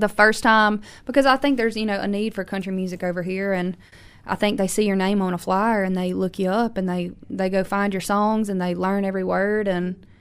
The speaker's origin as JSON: {"language": "English", "town": "Baskin", "region": "Louisiana", "country": "United States", "moved": "yes", "lives_now": "Nashville, United States", "said": "Yeah, so I've been in Nashville for about 9 years, but I'm originally from a tiny town in northeast Louisiana called Baskin of about 300 people. So when I moved to Nashville"}